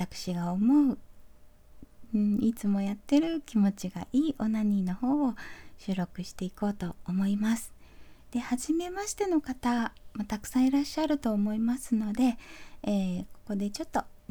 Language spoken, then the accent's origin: Japanese; Fukuoka, Japan; 出身地はですね、福岡です。バリバリの博多っ子でございます。